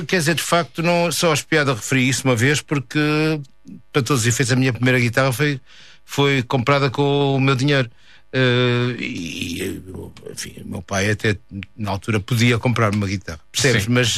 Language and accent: Portuguese; Porto, Portugal; eu sou mais urbano, sou do Porto e sou mais duro e menos.